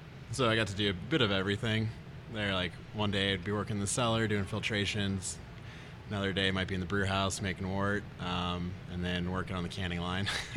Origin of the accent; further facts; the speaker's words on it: Omaha, Nebraska, United States; I grew up in Omaha though, so it was the bigger city.